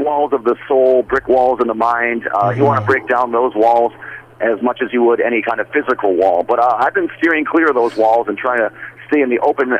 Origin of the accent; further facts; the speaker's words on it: Michigan, United States; I grew up in Michigan, and we would go to Windsor, Ontario, and Toronto, Ontario, quite frequently